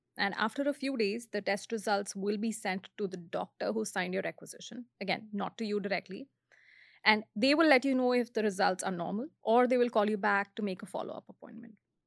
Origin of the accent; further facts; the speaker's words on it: India; now in Canada; Another major difference that I noticed compared to my home country, India, is that in Canada, you can't go directly to a specialist doctor.